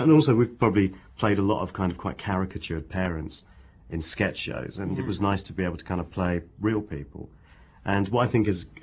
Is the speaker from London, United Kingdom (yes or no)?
yes; London, United Kingdom; born there; even though I was born in London.